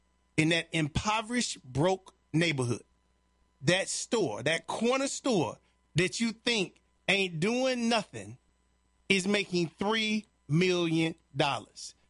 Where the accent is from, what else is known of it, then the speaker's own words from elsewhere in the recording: Chicago, Illinois, United States; Now, where I grew up in Chicago, Chicago is one of these cities for everybody